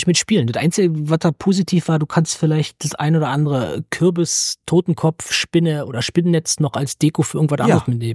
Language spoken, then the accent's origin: German; Germany; ich bin im Osten groß geworden, solche Feiertage kannten wir nicht